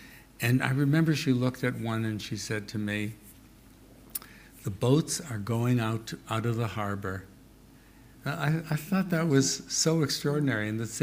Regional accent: Minnesota, United States; I grew up in Minnesota, and I spent summers on a farm and things like that.

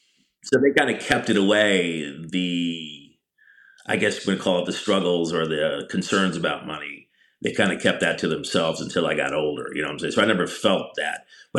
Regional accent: South Bend, Indiana, United States; I was raised in South Bend, Indiana. So moving outside of downtown area, you know, moved into quote unquote the suburbs.

